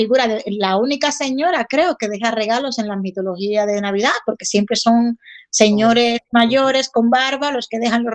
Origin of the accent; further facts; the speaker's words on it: Dominican Republic; Mira, en República Dominicana somos más de los Reyes Magos.